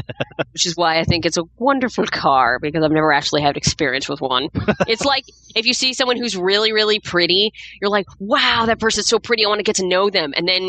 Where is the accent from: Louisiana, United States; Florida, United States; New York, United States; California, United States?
New York, United States; New York City; I'm from New York City. I know how cold it gets in February